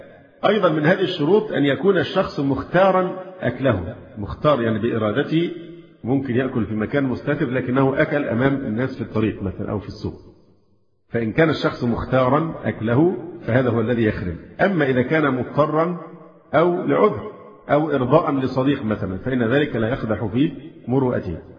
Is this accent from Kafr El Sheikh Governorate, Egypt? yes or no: no; Alexandria, Alexandria Governorate, Egypt; ظهرت الآن مثلا عندنا في الإسكندرية